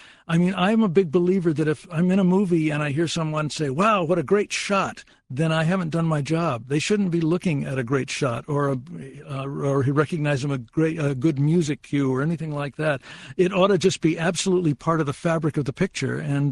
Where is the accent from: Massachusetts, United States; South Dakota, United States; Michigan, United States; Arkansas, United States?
Arkansas, United States; born there; I was born in Arkansas, so we're nearby there.